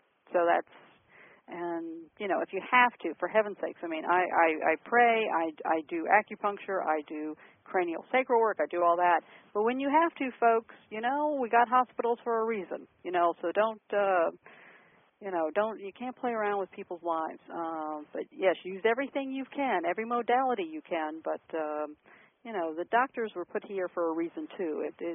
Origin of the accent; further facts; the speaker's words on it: Maryland, United States; accent: Southern Maryland; forgive my Southern Maryland accent